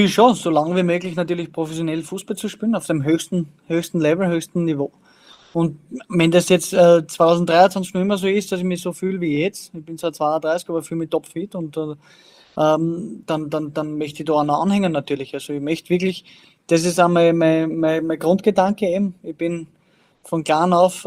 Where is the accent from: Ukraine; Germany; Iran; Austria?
Austria; Styria; Auch bei uns in der Steiermark